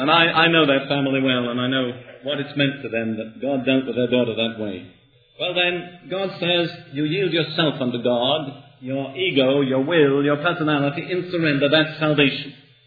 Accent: England, United Kingdom; I wouldn't dare to say it as an Englishman.

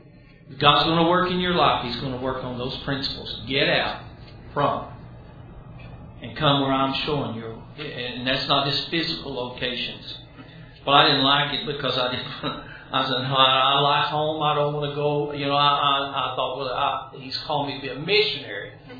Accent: Dallas, Texas, United States; when I was a 12-year-old boy growing up in Dallas in a church there

